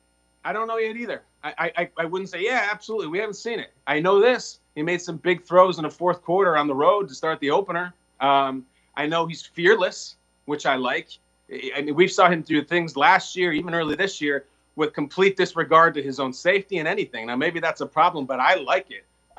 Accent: Chicago, Illinois, United States; It was terrible, man. I grew up in Chicago. I had Walter Payton bed sheets.

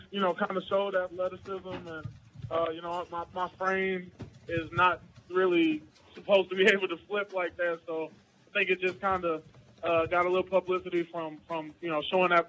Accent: St. Louis, Missouri, United States; And then, secondly, it's just my hometown, man. I'm a St. Louis, Missouri kid.

